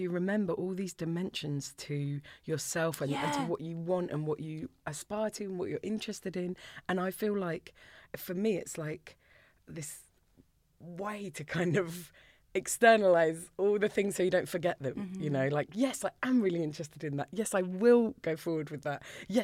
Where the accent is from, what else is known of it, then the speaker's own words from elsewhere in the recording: Orpington, London, United Kingdom; I grew up in Orpington, which at the time I felt like there wasn't that much cultural stuff near me.